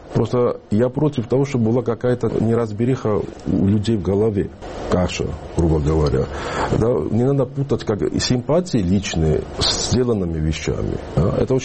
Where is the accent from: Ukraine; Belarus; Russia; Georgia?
Georgia; moved away; Когда-то, я же учился в Петербурге, я рано уехал из Грузии.